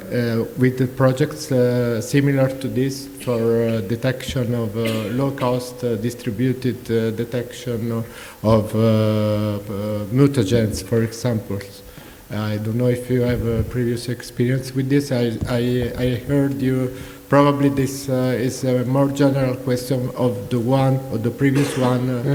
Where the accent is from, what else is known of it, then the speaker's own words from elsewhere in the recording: Naples, Campania, Italy; I come from Napoli, and there's an abnormal incidence of certain kinds of cancers and malformations.